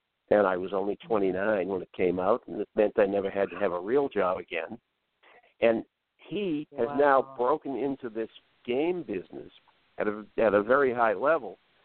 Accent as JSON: {"language": "English", "town": "Boston", "region": "Massachusetts", "country": "United States", "said": "And I'm writing about them, and I'm saying here in California, even though I'm from Boston, I'm out here doing research."}